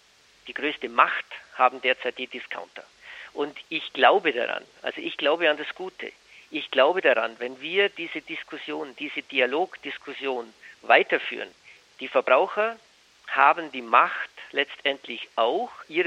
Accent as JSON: {"language": "German", "region": "Bavaria", "country": "Germany", "said": "Ich bin ja aus dem Allgäu"}